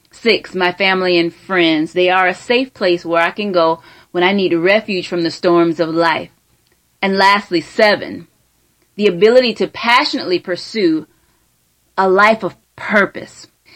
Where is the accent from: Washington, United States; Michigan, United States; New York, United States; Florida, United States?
Florida, United States; Sarasota; I'm from Sarasota, Florida, and I spent the first part of my life battling depression